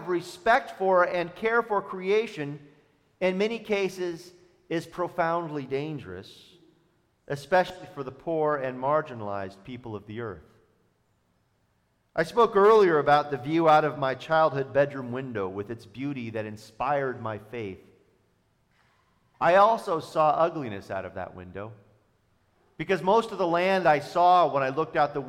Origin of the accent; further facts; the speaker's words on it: California, United States; I grew up in the Redwood Forest. My bedroom window looked to the east over the Albion River watershed and across several ridges to the mountains where Mendocino County and Lake County meet.